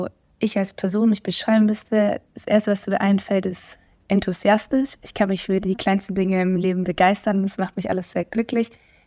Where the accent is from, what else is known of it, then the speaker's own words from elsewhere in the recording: Böbingen, Baden-Württemberg, Germany; now in Cologne, Germany; Momentan bin ich in Böbingen, also wo ich herkomme, bei meiner Familie